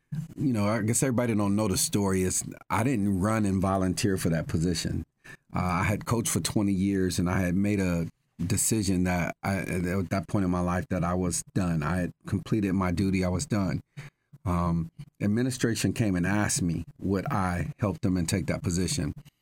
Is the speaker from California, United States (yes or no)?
no; Ohio, United States; I was born and raised in Ohio. I played in Ohio.